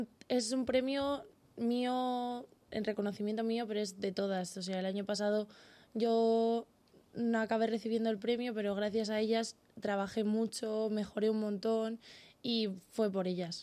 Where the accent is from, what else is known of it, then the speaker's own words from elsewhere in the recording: San Sebastián de los Reyes, Community of Madrid, Spain; yo jugué toda la vida en los colegios de San Sebastián de los Reyes, ahí en mi pueblo